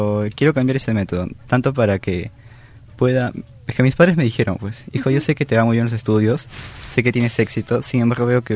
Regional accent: Chimbote, Ancash, Peru; Bueno, soy de Chimbote, en la provincia de Santa.

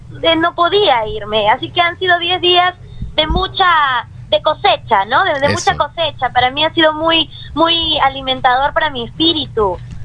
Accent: Miami Beach, Florida, United States; born there; yo nací en Miami Beach en el año 91, tengo 24, voy a cumplir 25 este año.

